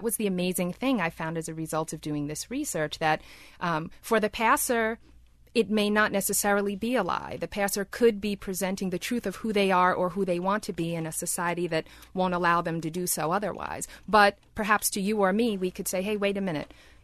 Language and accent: English; New York City, New York, United States; I'm from New York City, and my parents were school teachers.